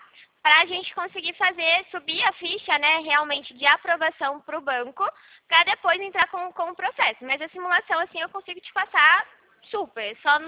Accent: Rio Claro, São Paulo, Brazil; Eu sou de Rio Claro, São Paulo.

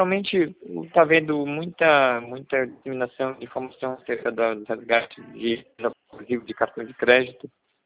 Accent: Tucuruí, Pará, Brazil; Tucuruí, Pará.

